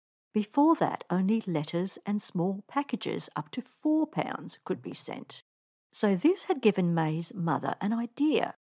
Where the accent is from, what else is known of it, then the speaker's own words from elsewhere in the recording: Australia; Being an Australian myself, reading his story allowed me to relate to him and his persona, which was that of a typical Aussie larrikin.